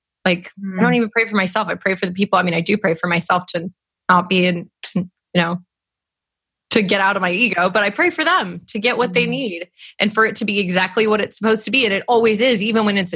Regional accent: California, United States; born or raised there

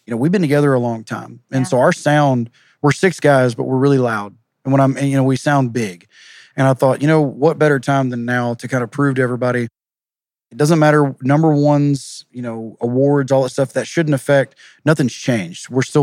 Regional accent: Groveton, Texas, United States; I was raised in Groveton.

